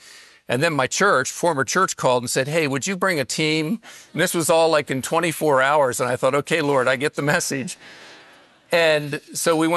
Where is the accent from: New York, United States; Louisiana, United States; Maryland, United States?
Maryland, United States; Westminster; And then I grew up near Westminster, Maryland, near Gettysburg, and I developed an interest in the Civil War.